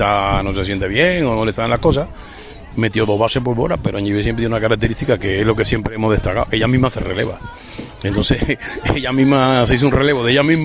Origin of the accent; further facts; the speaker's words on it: Oriente, Cuba; es de Oriente, de mi tierra